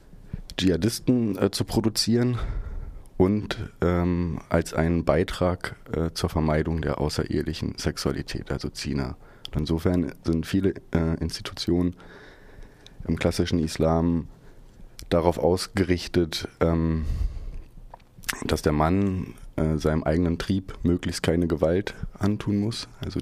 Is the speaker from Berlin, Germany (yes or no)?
yes; Berlin, Germany; Ja, ich komme aus Berlin.